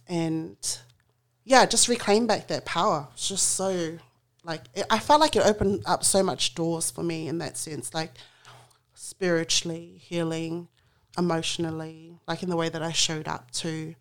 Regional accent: Australia; born and raised in Australia. Dad, Samoan, full-blooded Samoan. Mum also is full-blooded Samoan.

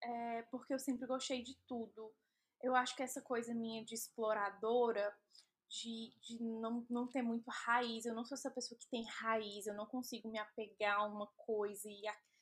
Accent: São Paulo, Brazil; also born or lived in Fortaleza; now in New York, United States; Hoje eu moro nos Estados Unidos, em Nova York, mas sou de São Paulo, morei em Fortaleza por muitos e muitos anos e eu tô aqui fora nos Estados Unidos já tem uns 4 anos e meio.

